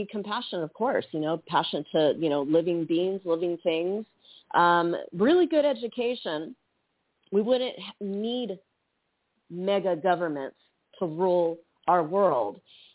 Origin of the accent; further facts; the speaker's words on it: United States; You know me, I mean, I'm from America.